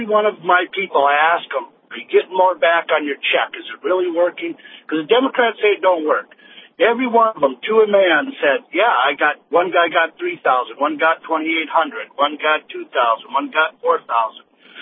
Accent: Minnesota, United States; And I think, I'm from Minnesota, and our state does not vote the right way.

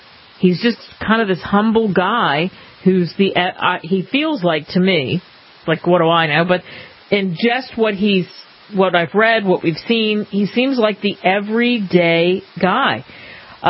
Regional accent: Philadelphia, Pennsylvania, United States; growing up in Philly, yes, it could get cold.

